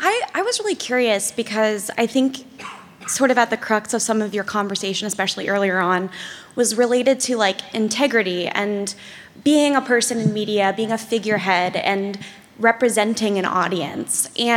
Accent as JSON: {"language": "English", "town": "Nashville", "region": "Tennessee", "country": "United States", "said": "I'm from Nashville, so I'm thinking about this big middle."}